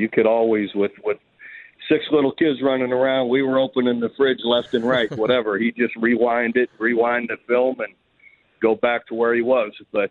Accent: Youngstown, Ohio, United States; Oh, it was fantastic. Just the old steel mill town, you know, old neighborhoods.

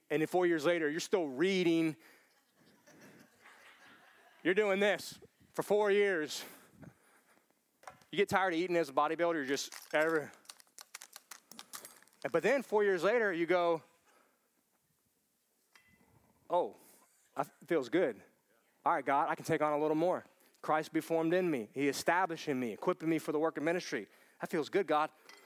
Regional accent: United States; As an American, if it's not, the old thing's not exciting me, I'm gonna do something new, exciting.

